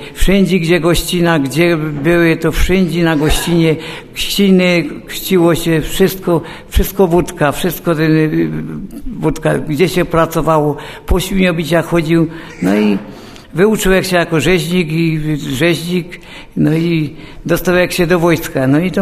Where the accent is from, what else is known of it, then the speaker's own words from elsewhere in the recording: Wisła, Silesian Voivodeship, Poland; pochodzę z kościoła ewangelickiego, z Wisły ewangelickiego.